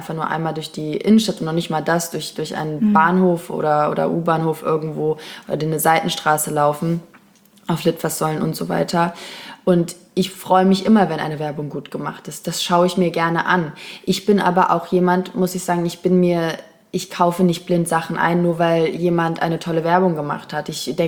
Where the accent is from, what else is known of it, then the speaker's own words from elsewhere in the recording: Kassel, Hesse, Germany; Also ich bin eigentlich aus Kassel